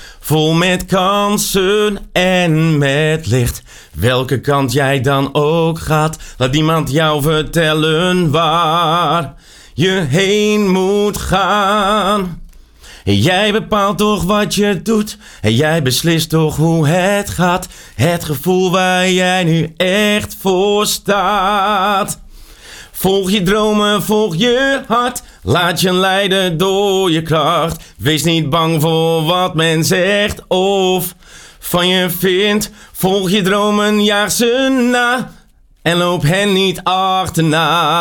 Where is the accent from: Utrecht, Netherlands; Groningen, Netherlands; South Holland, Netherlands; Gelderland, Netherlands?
South Holland, Netherlands; Dirksland; now in North Brabant, Netherlands; Nou ja, ik ben woonachtig gewoon in Brabant. Maar ik kom natuurlijk ik kom uit Goeree-Overflakke, Dirksland, daar ben ik geboren. Ik ben heel veel terug aan het gaan naar het eiland waar mijn wortels liggen.